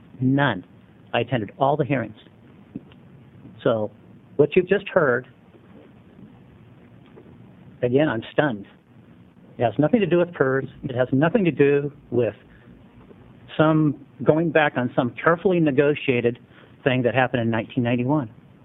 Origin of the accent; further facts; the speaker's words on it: Oregon, United States; I grew up in Columbia County.